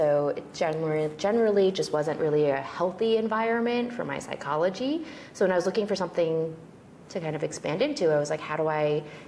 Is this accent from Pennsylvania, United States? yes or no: no; New Jersey, United States; I grew up in Jersey. Run the streets with Smack.